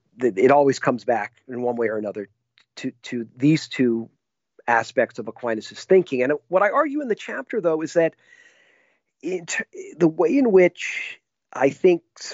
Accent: Las Vegas, Nevada, United States; because my parents took us there when we were kids, growing up in Vegas. We weren't too far away from the Grand Canyon.

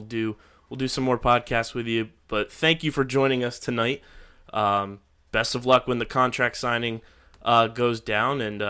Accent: New Jersey, United States; because being here East Coast, we're from South Jersey

